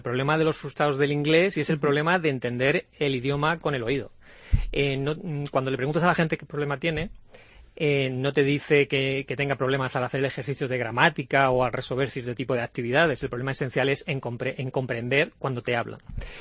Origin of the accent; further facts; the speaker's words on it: Murcia, Region of Murcia, Spain; que soy de aquí de Murcia